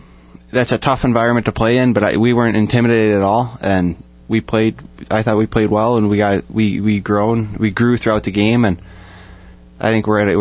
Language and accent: English; Delano, Minnesota, United States; Yeah, it was awesome. It's cold there. Backyard rinks are awesome. My parents actually just flooded their rink recently, so.